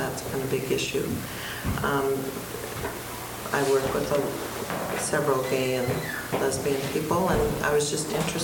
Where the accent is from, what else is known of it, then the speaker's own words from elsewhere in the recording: Seattle, Washington, United States; I'm from Seattle, and I was, born and raised in Seattle person.